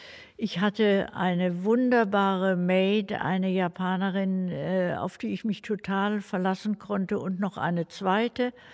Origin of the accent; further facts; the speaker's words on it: Baden-Württemberg, Germany; Ich bin eine Schwäbin.